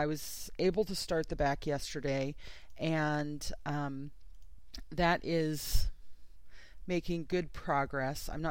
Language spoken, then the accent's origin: English; California, United States; I'm born and raised in California, but I lived in a house that had an aluminum roof